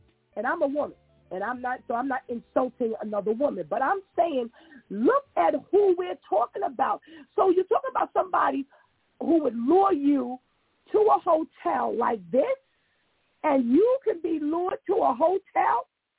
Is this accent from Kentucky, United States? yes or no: no; Bronx, New York, United States; So you remember now, I told you I'm from the Bronx.